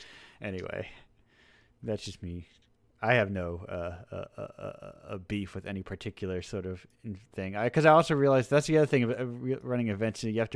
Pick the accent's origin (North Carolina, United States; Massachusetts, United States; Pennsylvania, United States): Massachusetts, United States; No, I'm from Mass.